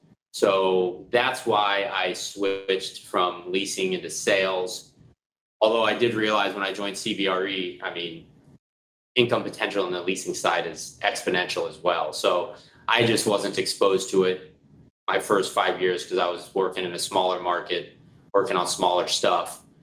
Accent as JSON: {"language": "English", "town": "Tampa", "region": "Florida", "country": "United States", "tie": "born or raised there", "said": "Yeah, so I was born and raised in the Tampa area. So I grew up here, went off to Gainesville for college for about 4.5 years."}